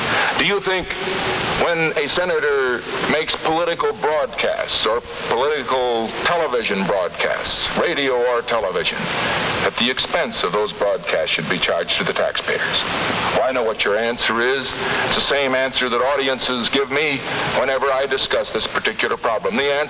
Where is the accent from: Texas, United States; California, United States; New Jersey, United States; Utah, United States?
California, United States; The only way that I could do that was to accept the aid which people in my home state of California who contributed to my campaign